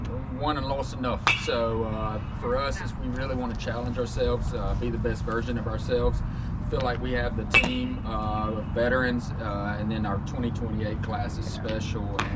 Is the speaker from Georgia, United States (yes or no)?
yes; Georgia, United States; now in Stony Brook, United States; Well, when I was growing up in Georgia, boarding school was for the bad kids